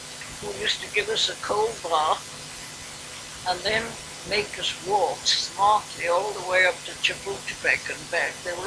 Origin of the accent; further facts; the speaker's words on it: Canada; When I came from Canada, I played the organ for the evening services.